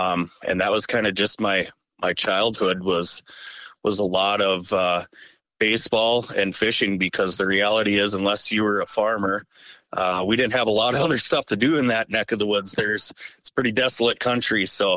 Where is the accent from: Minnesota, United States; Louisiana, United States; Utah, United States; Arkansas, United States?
Minnesota, United States; It's funny you say that, because I grew up in West Central Minnesota, just on the edge of Otter Tail County, the next county over.